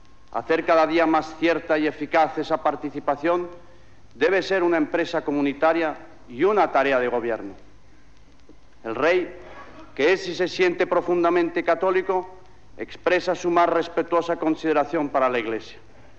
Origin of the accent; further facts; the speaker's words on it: Spain; Europa deberá contar con España, los españoles somos europeos.